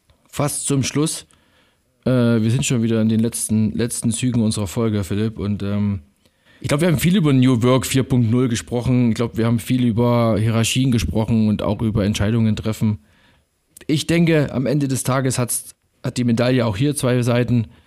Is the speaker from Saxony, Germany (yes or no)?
yes; Saxony, Germany; ich komme ja praktisch aus Sachsen und das ist nicht weit weg von Erzgebirge.